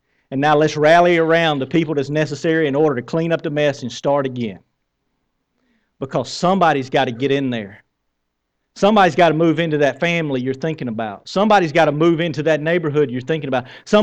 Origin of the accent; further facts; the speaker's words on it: the South, United States; accent: Southern; But I'm going to say this in my good southern accent.